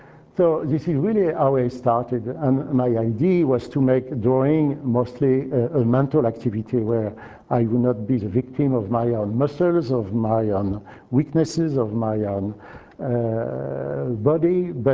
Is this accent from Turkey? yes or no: no; France; English is a second language; I've been growing up in France, and I spent a considerable amount of time in art galleries and in museums.